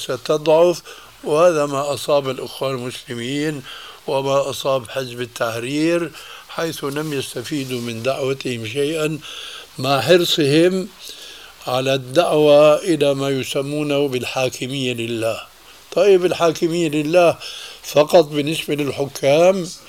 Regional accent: Syria; هم يقولون عندنا في سوريا خير الذقون إشارة تكون

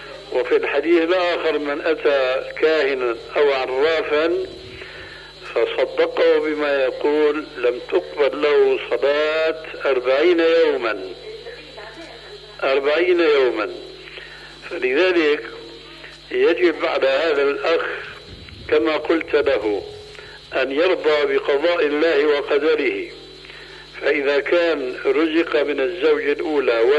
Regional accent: Syria; هيك كما يقولون عندنا في سوريا

